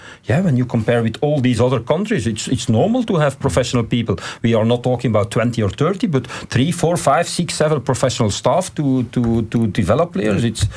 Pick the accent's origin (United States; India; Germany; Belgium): Belgium; English is a second language; We are from Belgium.